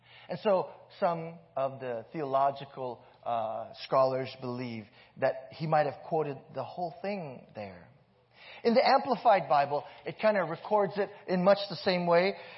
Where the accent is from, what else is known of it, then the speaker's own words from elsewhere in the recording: Hawaii, United States; you probably guessed I'm from Canada. Just kidding. I'm from Hawaii.